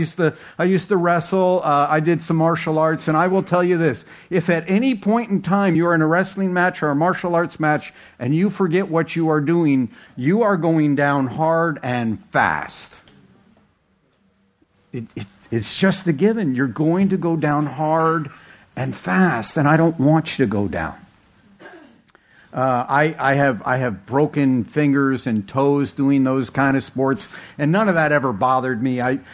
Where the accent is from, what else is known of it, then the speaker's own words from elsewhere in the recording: New Jersey, United States; You're going to find out that I am from New Jersey, and I can talk faster than you think.